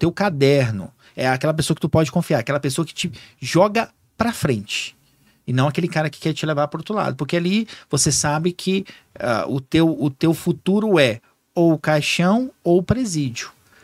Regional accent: Gama, Federal District, Brazil; Não, estudei no Gama. Eu morei minha vida toda no Gama, né?

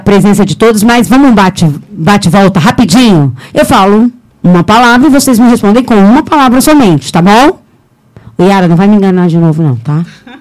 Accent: Rio de Janeiro, Brazil; Eu sou carioca, então.

